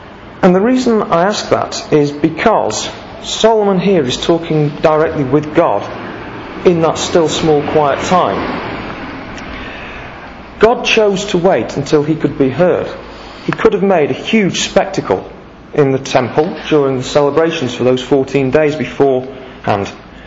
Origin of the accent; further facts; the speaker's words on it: Crewe, North West England, United Kingdom; my hometown of Crewe